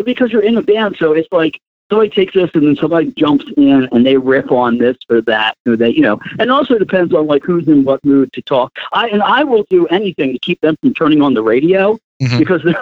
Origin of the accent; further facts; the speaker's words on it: Coatesville, Pennsylvania, United States; We're not from Chester, Pennsylvania. Joe and I grew up in a town called Coatesville, and that is where people from Chester went to get mugged.